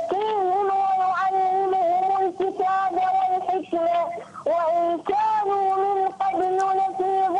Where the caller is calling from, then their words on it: Iraq; من العراق.